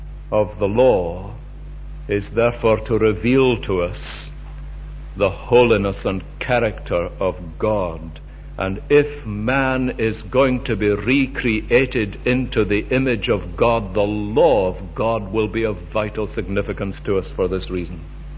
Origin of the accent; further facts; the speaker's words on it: Glasgow, Scotland, United Kingdom; I was brought up in Springburn in the days when steam locomotives were made there.